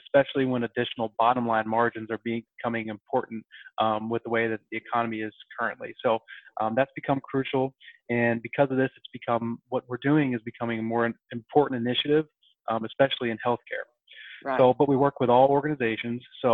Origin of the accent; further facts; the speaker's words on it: Tennessee, United States; So I grew up in Tennessee. I went down to Florida a bunch.